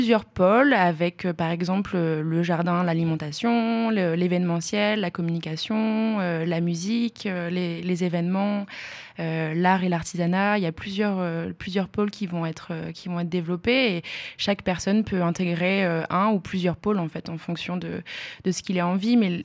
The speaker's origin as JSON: {"language": "French", "town": "Metz", "region": "Grand Est", "country": "France", "said": "Et moi je suis Lorraine, je viens de Metz dans le 57."}